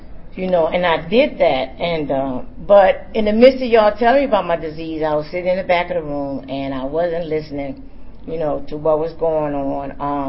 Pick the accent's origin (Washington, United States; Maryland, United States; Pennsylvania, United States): Maryland, United States; I'm from Central Maryland area.